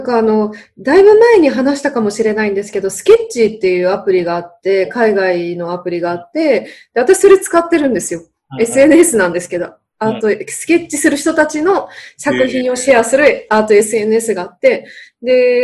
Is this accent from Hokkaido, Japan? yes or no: no; Nagasaki, Japan; いつまでも愛と平和を言い続けてる人間なんですけどね、長崎出身だからね